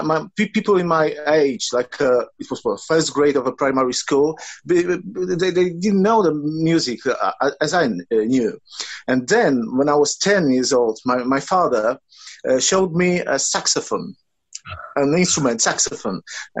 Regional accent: Tomaszów Lubelski, Lublin Voivodeship, Poland; English is a second language; It was in my hometown, which is Tomaszów Lubelski. It's in the eastern part of Poland.

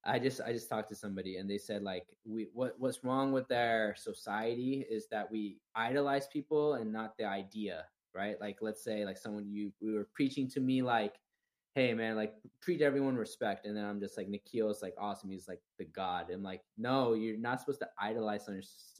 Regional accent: India; It's like when I go to an audition room as a Indian person, an Indian dancer, they don't see me as a dancer. They see me as an Indian person.

